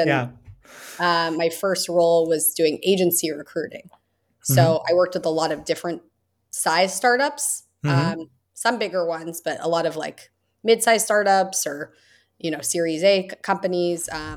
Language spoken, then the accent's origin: English; California, United States; So I grew up in the Bay Area, which is near San Francisco.